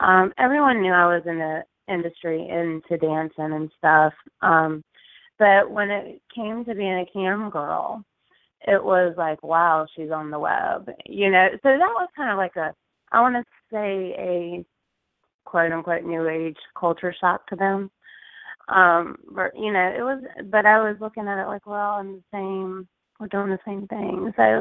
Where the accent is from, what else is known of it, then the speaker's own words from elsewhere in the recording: North Carolina, United States; Yes, I'm from North Carolina. My grandfather is a Baptist minister, or was.